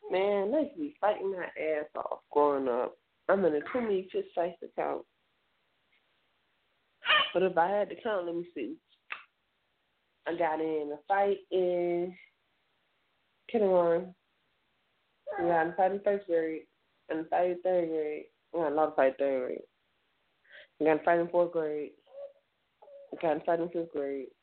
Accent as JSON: {"language": "English", "country": "Nigeria", "said": "Oh, my nationality is Nigerian. That's what I am. I'm Nigerian."}